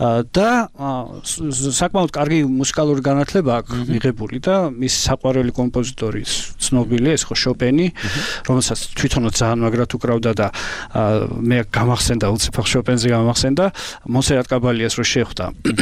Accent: Kutaisi, Imereti, Georgia; born or raised there

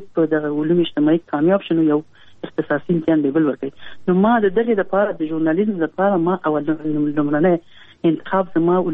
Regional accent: Kabul, Afghanistan; ما زه په کابل کې پیدا یم.

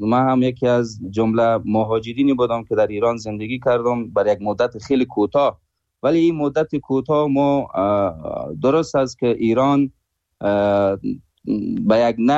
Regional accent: Afghanistan; دوباره ترجیح بدیم وطنمون و برگردیم به افغانستان

